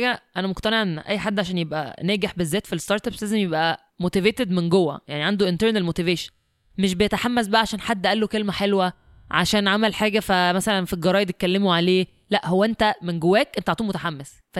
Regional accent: Egypt; دي مشكله كبيره عندنا في مصر

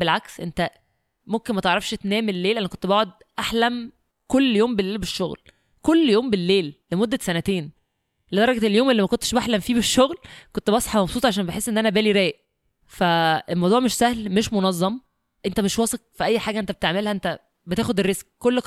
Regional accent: Egypt; دي مشكله كبيره عندنا في مصر

